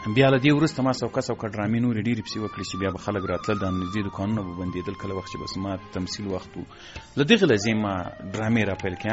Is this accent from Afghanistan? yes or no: yes; Ghazni, Afghanistan; ځکه زه له غزنی څخه یو دوه درې کسان وو